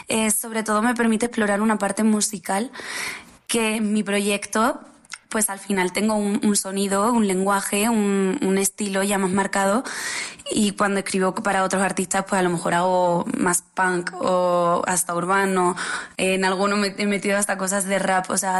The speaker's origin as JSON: {"language": "Spanish", "town": "Jaén", "region": "Andalusia", "country": "Spain", "said": "Yo soy de Jaén, Andalucía, entonces pues tengo las raíces del flamenco."}